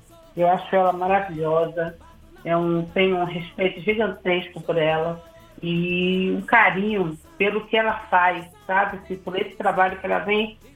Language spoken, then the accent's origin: Portuguese; Salvador, Bahia, Brazil; also born or lived in Rio de Janeiro; now in Brasília, Brazil; eu passei 27 anos da minha vida em Salvador e agora tenho 31 de Brasília. E nasci no Rio de Janeiro, então assim, eu sou o retrato da diversidade brasileira.